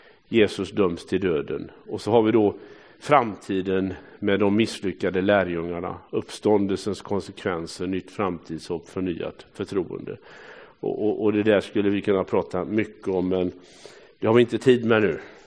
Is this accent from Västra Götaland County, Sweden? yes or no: yes; Hälsö, Västra Götaland County, Sweden; när jag växte upp på Hälsö, alltså nere vid ljugarebänken där